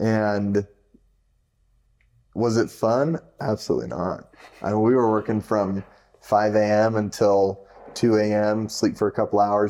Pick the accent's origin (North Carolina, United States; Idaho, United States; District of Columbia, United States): Idaho, United States; especially growing up in Idaho, grew up in a bubble. I mean, we left our door unlocked, left the keys in the truck.